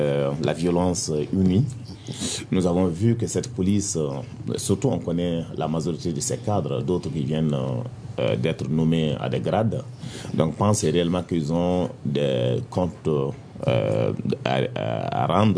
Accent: Mopti, Mali; comme au nord du Mali, comme au centre chez nous, à Banka, c'est Banyagara

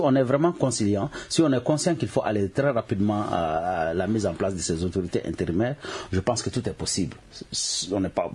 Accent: Gao, Mali; À Gao, nous avons, comme je l'ai dit, nous sommes tous des Maliens.

